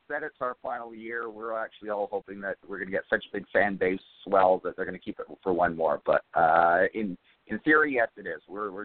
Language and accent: English; Canada; moved away as an adult; now in Los Angeles, United States; I came from Canada. I came here for the circus. I didn't know anybody.